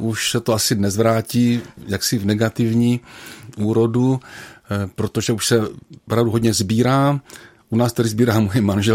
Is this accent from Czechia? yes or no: yes; Hodonice, South Moravian Region, Czechia; now in Strání, Czech Republic; Ano, pocházím z obce Hodonice, z farnosti Tasovice